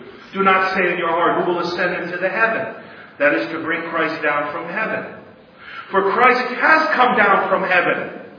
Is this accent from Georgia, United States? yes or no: no; Brooklyn, New York, United States; I remember as a boy growing up in Coney Island, New York City, Brooklyn, right next to the boardwalk.